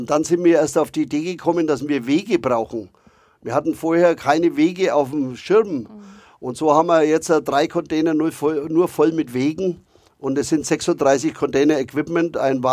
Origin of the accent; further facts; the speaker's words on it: Nuremberg, Bavaria, Germany; Und in Nürnberg ist halt Heimspiel. Das ist meine Heimat, mein Geburtsort.